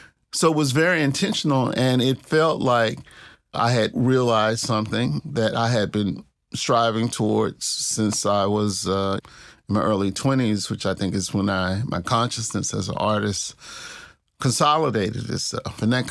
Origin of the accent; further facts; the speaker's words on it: Mississippi, United States; also born or lived in Tupelo, Mississippi; I grew up in the Delta, in the Mississippi Delta. I grew up kind of in two places. I was born in Tupelo, Mississippi, which is decidedly not in the Delta, Northeast Mississippi.